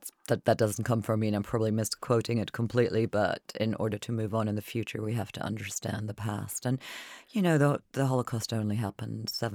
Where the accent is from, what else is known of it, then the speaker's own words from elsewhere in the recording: Germany; growing up in Germany, it was present, and that generation was still there.